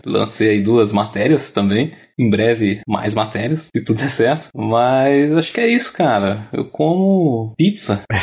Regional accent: São Paulo, Brazil; Bom, eu sou aqui de São Paulo, capital, né?

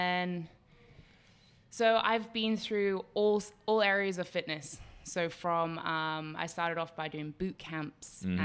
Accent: South Africa; moved away as an adult; now in United Arab Emirates; So I'm originally South African, but I've lived in the UAE for the last 26 years.

